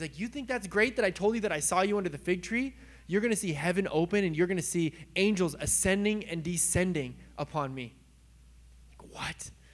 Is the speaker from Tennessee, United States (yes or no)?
no; California, United States; like, obviously I'm from California, okay?